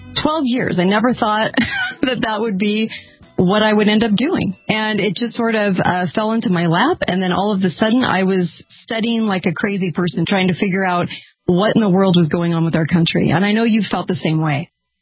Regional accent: California, United States; And of course, growing up in California on the beach, didn't get much of an education, as you could probably guess.

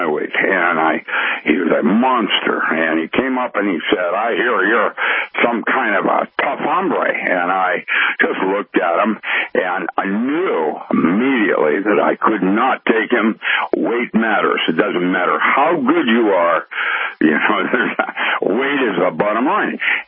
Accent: Philippines; Most people probably know or remember, I grew up in the Philippines.

